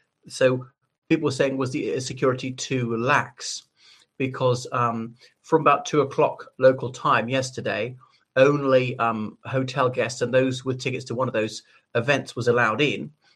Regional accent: Ireland; o everybody … from Ireland.

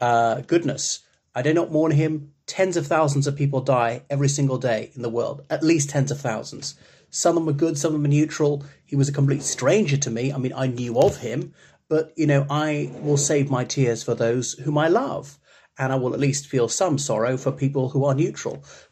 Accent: Ireland; from Ireland.

